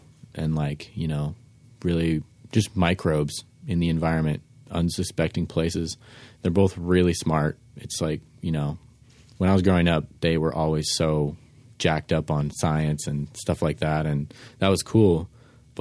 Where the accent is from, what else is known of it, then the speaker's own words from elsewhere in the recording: San Francisco, California, United States; I was born and raised in San Fran, in Bernal Heights, if you know where that is.